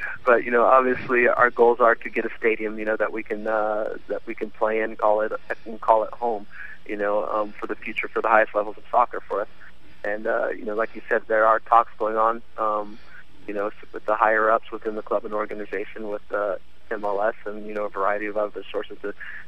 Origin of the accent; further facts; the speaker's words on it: California, United States; A lot of people, you know, like say that I'm a California guy, you know, that's, I grew up in California, and, you know, I spent most of my career in California